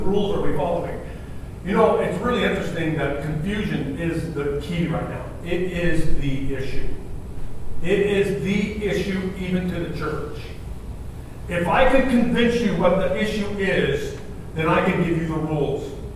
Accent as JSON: {"language": "English", "region": "Pacific Northwest", "country": "United States", "tie": "born or raised there", "said": "I grew up in the Northwest."}